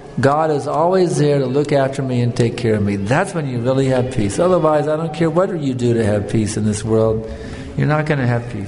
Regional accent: South Africa; I came all the way from South Africa to attend this program.

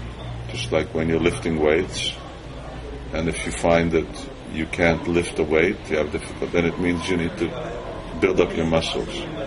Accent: Hungary; No, no. No, I came from Hungary.

